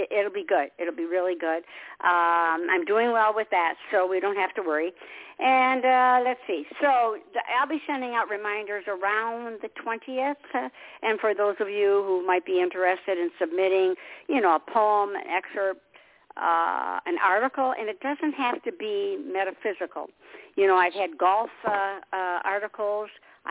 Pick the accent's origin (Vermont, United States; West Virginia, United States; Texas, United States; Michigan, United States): Michigan, United States; And originally I was from Michigan in fall.